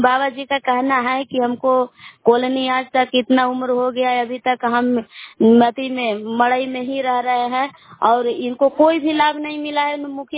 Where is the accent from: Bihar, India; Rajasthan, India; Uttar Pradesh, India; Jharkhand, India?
Bihar, India; Belaon; मैं बेलाव की निवासी हूँ।